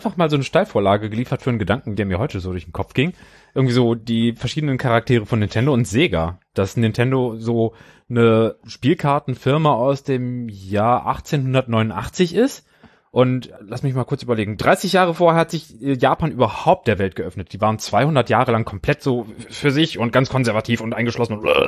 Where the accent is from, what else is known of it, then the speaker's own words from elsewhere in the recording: Spain; Für mich als Spanier